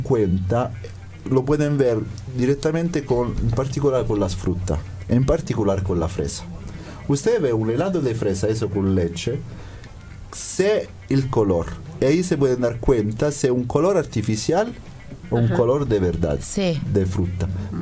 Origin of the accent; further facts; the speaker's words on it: Reggio Calabria, Calabria, Italy; Spanish is a second language; also born or lived in Rome; Yo nací al sur, se llama Reggio Calabria, está de frente a la Sicilia, donde está sí. el estrecho de mar entre Sicilia y Calabria. Viví allá y viví también en Roma, ambos.